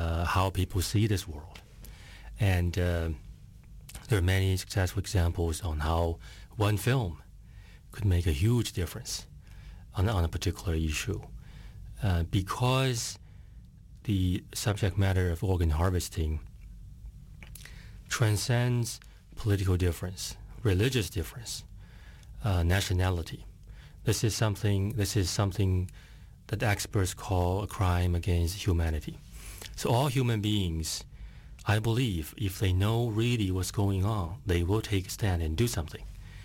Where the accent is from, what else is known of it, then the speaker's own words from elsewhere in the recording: China; That hospital happened to be in the same province of my hometown.